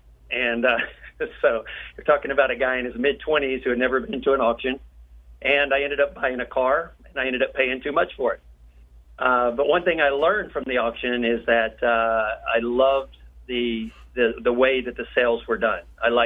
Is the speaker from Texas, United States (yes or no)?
yes; Texas, United States; accent: Texas; that's not my Texas accent getting in the way.